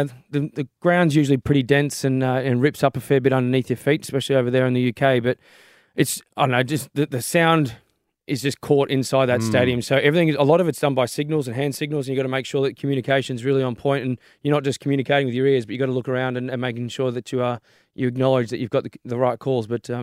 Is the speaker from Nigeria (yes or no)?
no; Queensland, Australia; also born or lived in New South Wales; I spent most of my life probably growing up in Queensland, but I was born here in New South Wales, so I'm a big New South Wales fan.